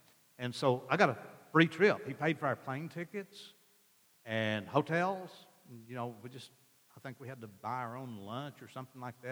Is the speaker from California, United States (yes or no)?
no; Arkansas, United States; born there; She was born on the West Coast. I was born in Arkansas.